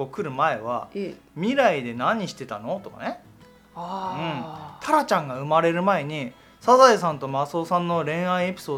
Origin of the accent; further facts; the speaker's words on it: Hokkaido, Japan; born there; now in Osaka, Japan; 北海道生まれ、大阪歴12年